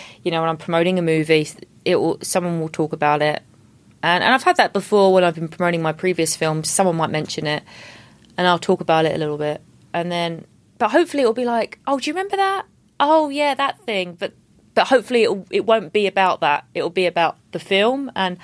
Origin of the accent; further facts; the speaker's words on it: London, United Kingdom; accent: Cockney; Where I'm from, like, I don't know if you can hear from my accent. I'm not typical British RP. You know, I'm a little bit of Cockney, you know, Southeast London, you know … that kind of vibe.